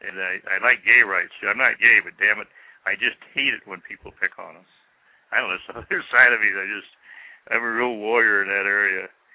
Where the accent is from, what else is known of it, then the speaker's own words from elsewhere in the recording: United States; So many Indians were just ashamed of being Indian because you felt inferior. And even me, when I was in high school, hell, I knew I was inferior, but I accepted it.